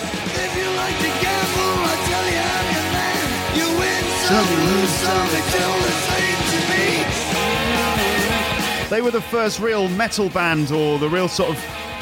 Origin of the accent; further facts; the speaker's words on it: United Kingdom; I have to say that one of the things I'm most proud about as a British person is the music that we've produced over the years.